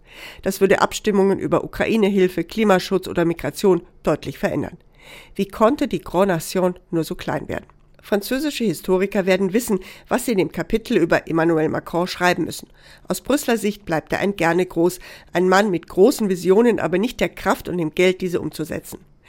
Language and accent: German; Stuttgart, Baden-Württemberg, Germany; Als Stuttgarterin schaut man in diesen Tagen ziemlich neidisch nach Frankreich.